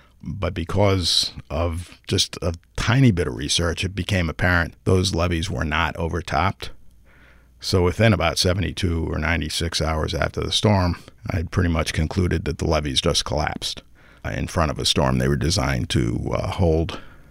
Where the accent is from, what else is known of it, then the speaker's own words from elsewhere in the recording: Rhode Island, United States; But the reality is, to me, the river has been so central to American history, it really was natural, even growing up in Rhode Island.